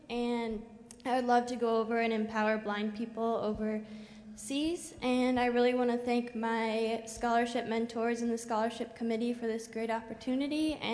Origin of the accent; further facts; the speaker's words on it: Granger, Iowa, United States; Hi everyone … I'm from Granger, Iowa.